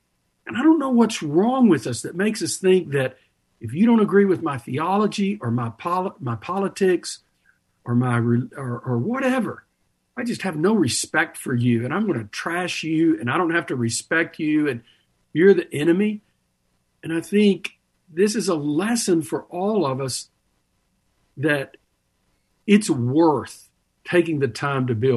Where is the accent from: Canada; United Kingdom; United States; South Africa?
United States; Texas; I'm kind of a let's get her done kind of a guy. That's, you know, I'm from Texas. That's kind of how we are.